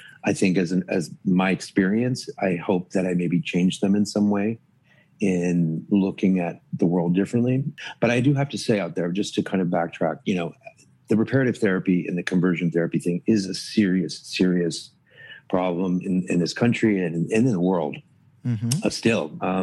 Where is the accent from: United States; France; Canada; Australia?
Canada; Toronto, Ontario; I grew up in Toronto.